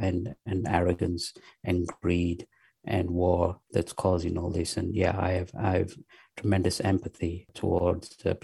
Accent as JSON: {"language": "English", "region": "England", "country": "United Kingdom", "tie": "born or raised there", "said": "And then at the same time, growing up in England, I went to Church of England schools where we had Bible study, Christmas carols, hymns, which I loved."}